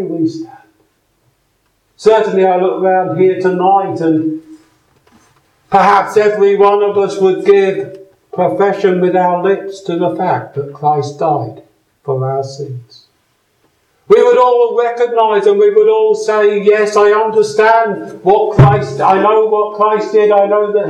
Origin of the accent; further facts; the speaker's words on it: United Kingdom; I'm British. I was born into a Christian country. I go to church.